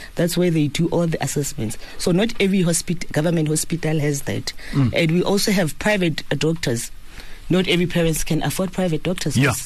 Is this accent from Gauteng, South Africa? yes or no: no; Limpopo, South Africa; I'm originally from Limpopo.